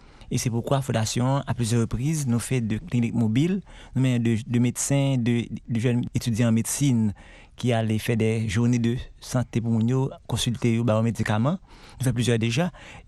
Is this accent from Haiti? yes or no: yes; Haiti; Nous connaissons que nous sommes des Haïtiens, des citoyens engagés qui louent le pays à service.